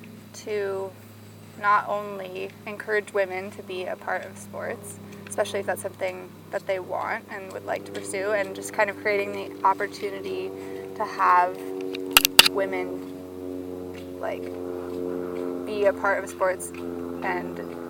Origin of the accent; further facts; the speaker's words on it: Berkeley, California, United States; And I grew up in Berkeley, and that's, like, a pretty liberal place.